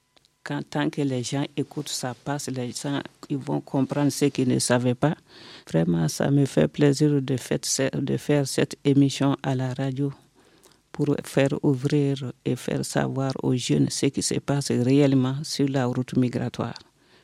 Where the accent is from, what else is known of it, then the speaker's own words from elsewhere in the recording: Mali; Je suis malienne.